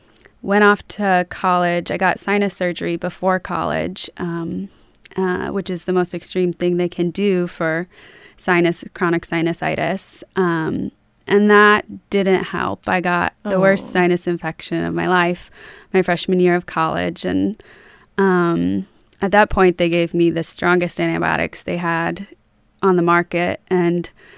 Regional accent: Astoria, United States; I was really sick growing up in Astoria.

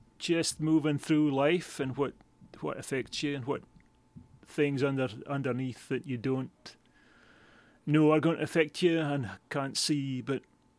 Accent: Portknockie, Scotland, United Kingdom; now in Portland, United States; just a wee village on the Murray Firth coast there called Port Nocky. It's a tiny village. I spent like almost 49 years of my life there

